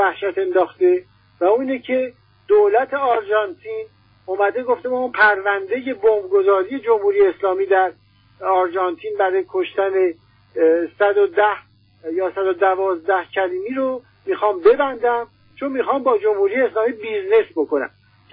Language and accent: Persian; Iran; چون ما ایرانی هستیم و فرهنگ خودمون رو داریم